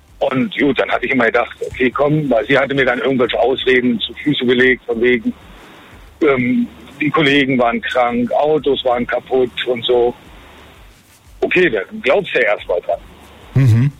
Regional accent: Brandenburg an der Havel, Brandenburg, Germany; born there; now in Fulda, Germany; Aber gebürtig, wie gesagt, aus Brandenburg an der Havel.

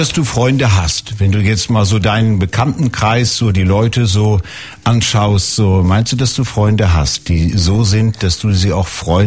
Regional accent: Lower Saxony, Germany; Bei uns in Norddeutschland, ich bin in Norddeutschland groß geworden, im Emsland

